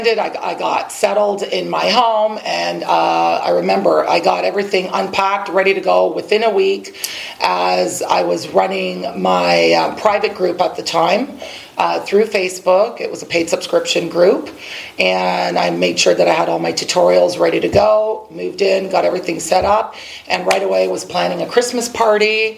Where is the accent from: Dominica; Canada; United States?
Canada; I wasn't born in Canada, but I was raised in Canada.